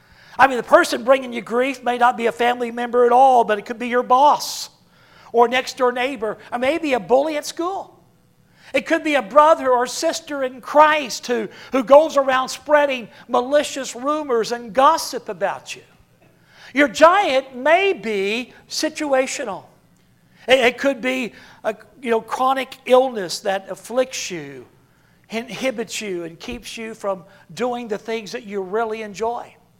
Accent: the South, United States; I'm from the South. You ever seen a jackrabbit run?

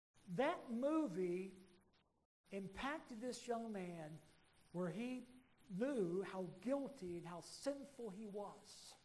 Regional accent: Oklahoma, United States; the fellowship I grew up in Oklahoma.

